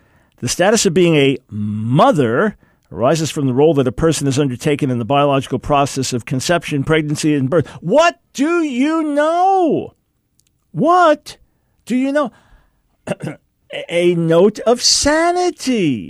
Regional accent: New York, United States; I'm a New Yorker. I've been born in New York City, raised in Long Island, spent the first half of my life there

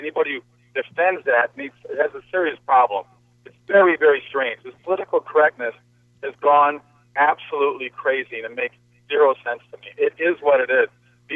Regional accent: Minneapolis, Minnesota, United States; I'm from the Minneapolis area

